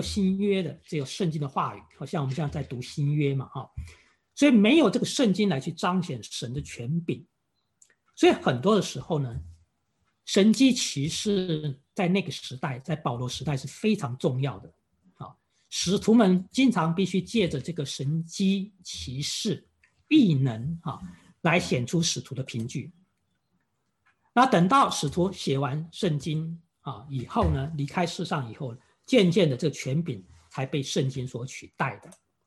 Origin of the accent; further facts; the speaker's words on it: Taiwan; 像我是从台湾来的